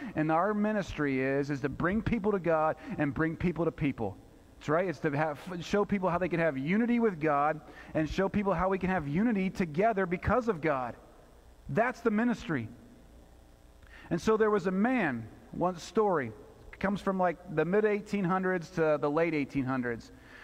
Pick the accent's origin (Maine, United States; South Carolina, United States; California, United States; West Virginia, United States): California, United States; Chico; from Chico, California, and I'm here with a message for the president.